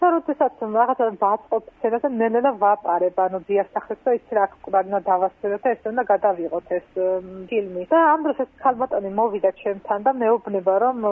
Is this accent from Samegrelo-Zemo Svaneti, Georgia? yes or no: yes; Ushguli, Samegrelo-Zemo Svaneti, Georgia; now in Tbilisi, Georgia; დავადებული და გაზრდილი ვარ უშკულში და ძალიან მიყვარს ჩემი სოფელი